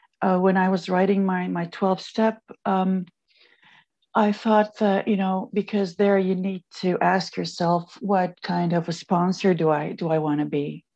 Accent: Turkey; English is a second language; Hi, everyone. Okay … I'm an addict from Turkey. I live in Istanbul.

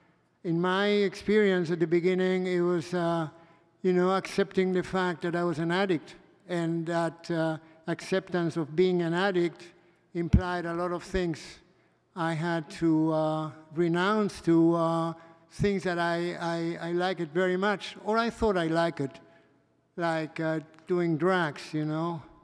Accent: Spain; I'm an addict. I'm from Spain, and I live in Spain.

